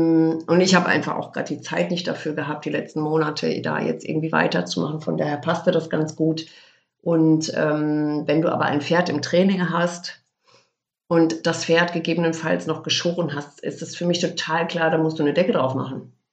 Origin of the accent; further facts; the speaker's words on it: Lippstadt, North Rhine-Westphalia, Germany; now in Rüthen, Germany; Ich muss dazu sagen, ich komme aus Lippstadt eigentlich gebürtig und das sind 30, 35 Kilometer, 25 Kilometer, ich weiß es nicht genau.